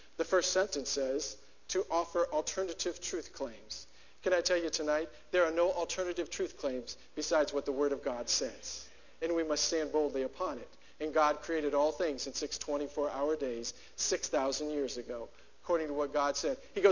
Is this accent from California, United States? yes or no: no; Ohio, United States; This is in my home state in Dayton, Ohio.